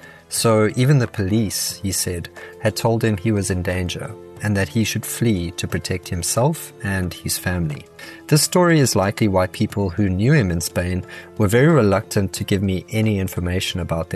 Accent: Bloemfontein, Free State, South Africa; I grew up with him in Bloemfontein, South Africa, back in the day.

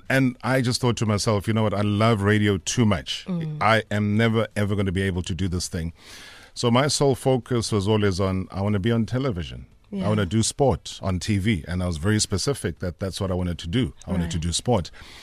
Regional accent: Nkandla, KwaZulu-Natal, South Africa; born or raised there

